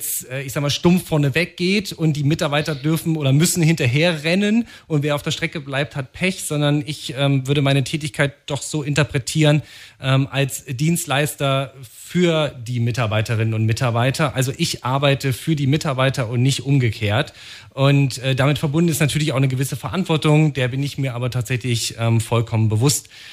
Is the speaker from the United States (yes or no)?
no; Bernburg, Saxony-Anhalt, Germany; moved away as an adult; Ich bin damals 2003 mit damals noch jungen 18 Jahren aus meiner Heimat Bernburg in Sachsen-Anhalt ins Rheinland gezogen und habe dort eine Ausbildung gemacht zum Gesundheits- und Krankenpfleger.